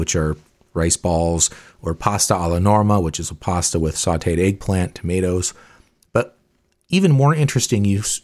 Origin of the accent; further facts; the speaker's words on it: Oregon, United States; I am an Oregonian since birth, and I grew up near the Oregon coast, so rain and wet weather, I am no stranger to that.